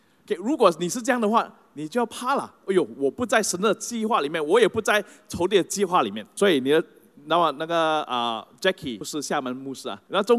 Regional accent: Malaysia; 其实有很多时候我们马来西亚人也是这样的

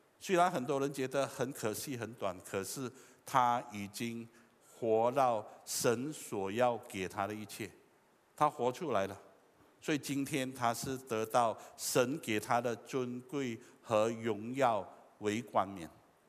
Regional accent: Fujian, China; 可是我也是福建人，你要我用福建话跟你讲福音可能有一点挑战，

